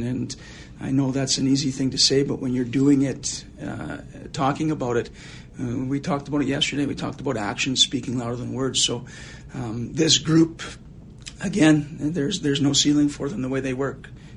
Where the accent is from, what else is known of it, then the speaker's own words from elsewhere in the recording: Flin Flon, Manitoba, Canada; also born or lived in Saskatoon; As a young kid, I'm from Flin Flon, Manitoba, and then into Saskatoon, Saskatchewan.